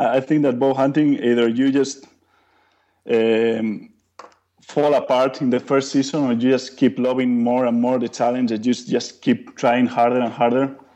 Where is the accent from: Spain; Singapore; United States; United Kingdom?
Spain; Bilbao, Basque Country; Yeah, I grew up in Spain, in the northern part in Bilbao.